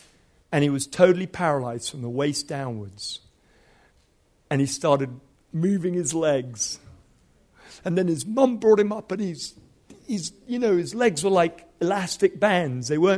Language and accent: English; Nigeria; moved away as an adult; So I grew up in Nigeria till I was 18 years old.